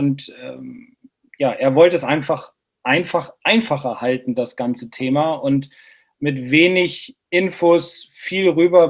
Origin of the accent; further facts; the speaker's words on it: Bremen, Germany; Ich bin 42, spiele seit 1989 Golf, bin Bremer, habe eine Familie, Frau, Kind, Hund, Katze